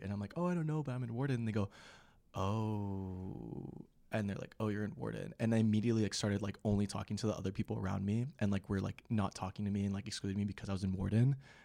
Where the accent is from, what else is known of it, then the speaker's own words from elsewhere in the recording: Texas, United States; I came from South Texas, a U.S.-Mexico border city, and that hometown is, like, 99.98% Hispanic people.